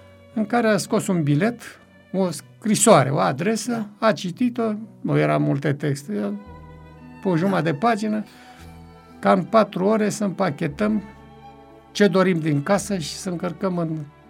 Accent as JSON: {"language": "Romanian", "region": "Mehedinți County", "country": "Romania", "said": "Era dintr-o localitate tot vecină cu satul meu, se numește Băsești, care aparține la ora actuală de comuna Ilovăț."}